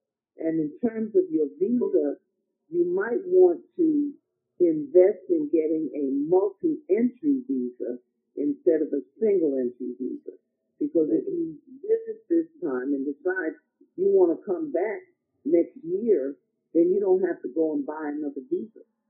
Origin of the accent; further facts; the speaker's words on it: New York City, New York, United States; born there; coming from the city, I mean, I was born in New York City, but I also had the opportunity to live in other environments.